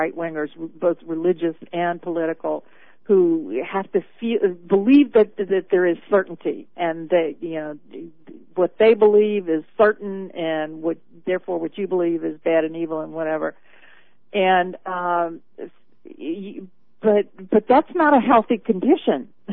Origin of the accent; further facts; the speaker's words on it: Louisiana, United States; I grew up in South Louisiana, which is very Catholic.